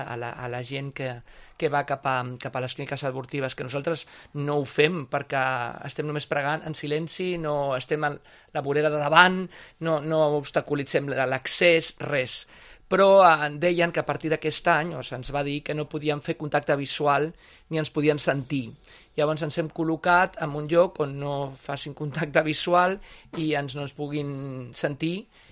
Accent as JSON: {"language": "Catalan", "region": "Mexico City", "country": "Mexico", "tie": "born or raised there", "moved": "as an adult", "said": "sóc nascut a Mèxic, llavors. Vaig viure a la ciutat de Mèxic 22 anys"}